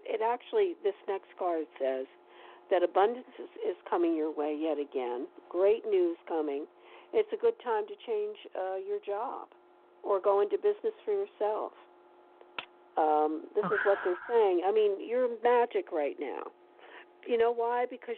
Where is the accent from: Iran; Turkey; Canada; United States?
United States; East Coast; I'm from the East Coast, so, you know, this has been different for me.